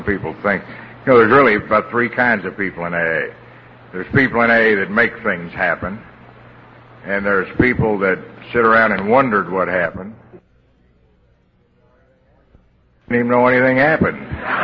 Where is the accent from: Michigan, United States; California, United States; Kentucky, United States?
Kentucky, United States; Louisville